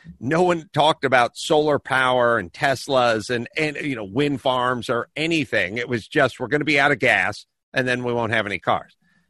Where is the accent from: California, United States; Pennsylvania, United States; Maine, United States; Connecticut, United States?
California, United States; Los Angeles; So I grew up in Los Angeles. I remember what it was like in the early 70s.